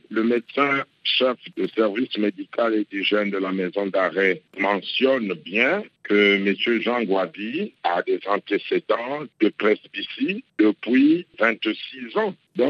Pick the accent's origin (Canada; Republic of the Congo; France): Republic of the Congo; Chez nous au Congo, tout citoyen est lié à la justice de son pays par un serment d'observation de la loi.